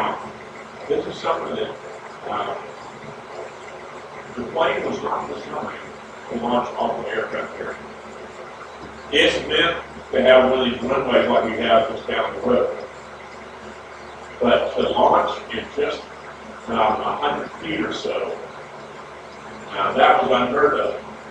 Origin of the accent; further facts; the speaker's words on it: Florida, United States; Now, the town I grew up in North Florida, is surrounded by a military base.